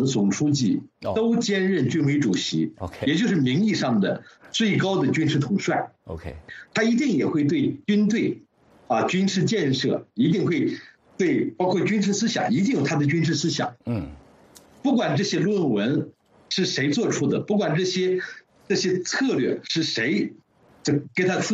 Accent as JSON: {"language": "Chinese", "country": "China"}